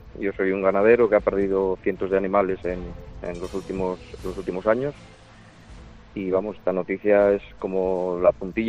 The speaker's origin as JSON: {"language": "Spanish", "town": "Arredondo", "region": "Cantabria", "country": "Spain", "said": "Pues aquí en Cantabria, yo soy de Arredondo, de un pueblo de Cantabria"}